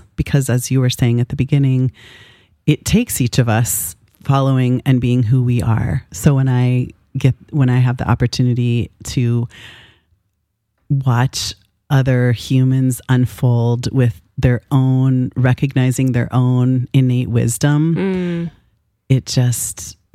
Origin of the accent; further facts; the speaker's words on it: Minnesota, United States; now in Vashon, United States; I grew up in Minnesota.